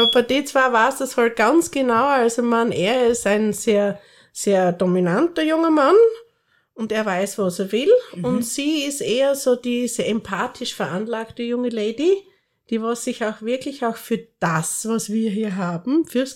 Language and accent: German; Styria, Austria; now in Radegund, Austria; Ja, ich bin eigentlich aus der Südoststeiermark.